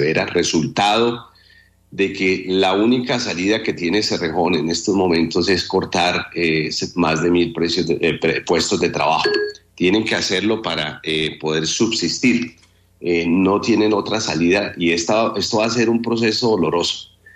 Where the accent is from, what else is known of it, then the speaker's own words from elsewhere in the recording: Colombia; como colombianos debemos preocuparnos